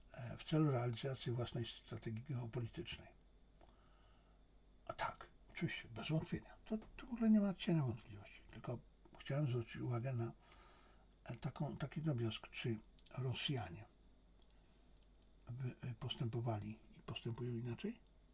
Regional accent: China; also born or lived in Poland; jestem Chińczykiem i Polakiem. Ale to, że jestem Chińczykiem, to nie oznacza wcale, że ja muszę popierać działania chińskiego rządu

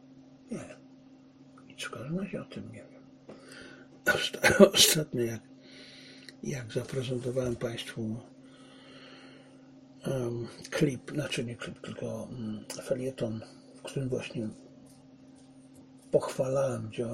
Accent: Silesian Voivodeship, Poland; Tak jak to się w moim dzieciństwie mówiło na Śląsku.

